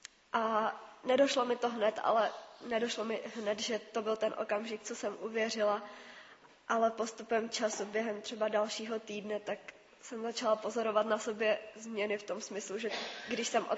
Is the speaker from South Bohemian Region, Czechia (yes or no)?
yes; Písek, South Bohemian Region, Czechia; jsem z Písku.